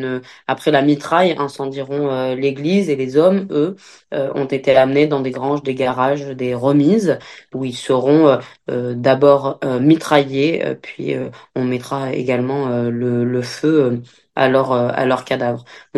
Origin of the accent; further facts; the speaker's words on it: Oradour-sur-Glane, Nouvelle-Aquitaine, France; Moi, j'ai grandi dans le Nouveau Bourg, et donc tout ça a été tout cet héritage a toujours fait partie de moi.